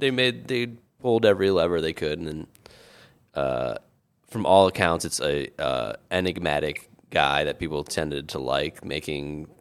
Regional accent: New England, United States; like I grew up in New England.

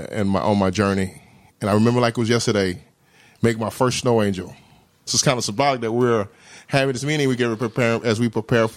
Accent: Jackson, Mississippi, United States; I grew up in Jackson, Mississippi.

